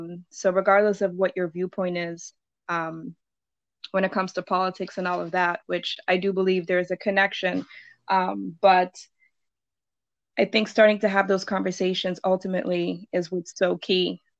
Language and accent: English; Netherlands; growing up in a predominantly white country, I've been around quote unquote friends growing up in Holland